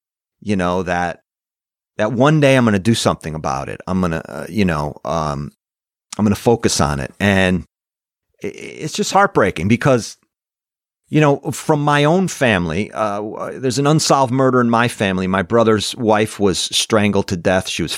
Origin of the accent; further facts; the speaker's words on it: Vernon, Connecticut, United States; about four missing girls from my hometown of Vernon, Rockville.